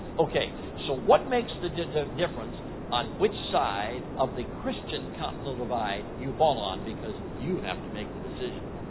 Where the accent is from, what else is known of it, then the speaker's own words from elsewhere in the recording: Chicago, Illinois, United States; Now, I grew up in Chicago, which they call the Windy City.